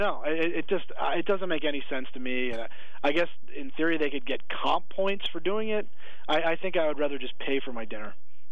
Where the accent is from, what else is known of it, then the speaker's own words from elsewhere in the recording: East Coast, United States; I mean, I'm from the East Coast, and I believe it or not, I know a few guys back home that gamble on sports.